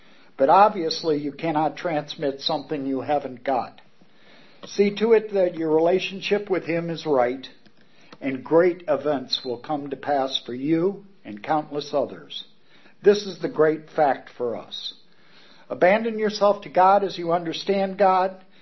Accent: Joliet, Illinois, United States; I went back to my hometown in Joliet, Illinois

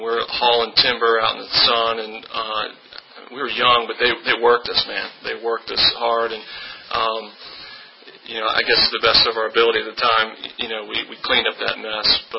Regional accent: Williamsburg, Virginia, United States; born there; I was born in Williamsburg, Virginia, and my mother is a recovered alcoholic.

